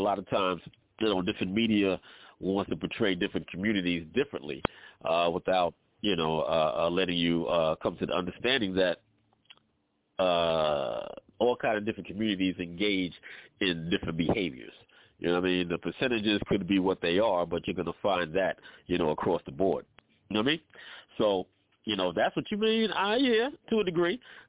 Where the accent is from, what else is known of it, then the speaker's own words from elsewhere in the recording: New York, United States; now in Atlanta, United States; Transplanted. I'm New Yorker down in ATL right now.